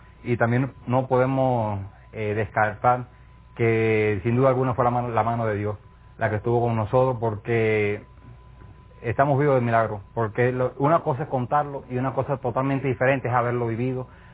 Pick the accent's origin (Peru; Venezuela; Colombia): Venezuela; empezamos a trabajar como hermanos, como venezolanos en nuestro caso